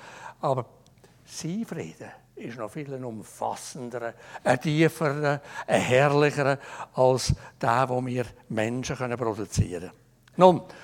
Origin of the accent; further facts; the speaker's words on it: Switzerland; Wir sind es vielleicht manchmal als Schweizer oder als Europäer viel zu wenig bewusst